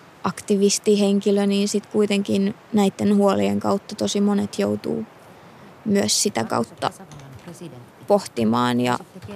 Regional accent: Utsjoki, Lapland, Finland; now in Helsinki, Finland; Mä oon kotoisin Utsjoelta ja siellä ylöskasvanut ja vastikään muuttanut Helsinkiin vajaa 3 vuotta sitten opintojen perässä.

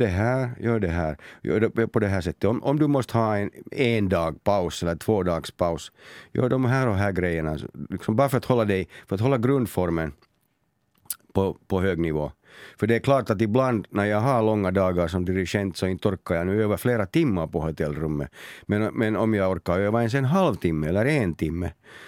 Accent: Helsinki, Uusimaa, Finland; Ja, vi bodde på ett annat ställe på Drumsö före det, men sedan jag var 5 så bodde vi just där var jag har mitt ställe nu också.

